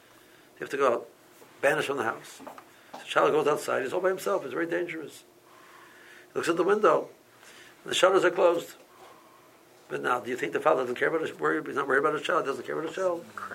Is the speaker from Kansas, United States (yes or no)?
no; Silver Spring, Maryland, United States; and I knew Summer Spring, I'm from Summer Spring, I visited Summer Spring before, or at least I thought I knew Summer Spring to some extent.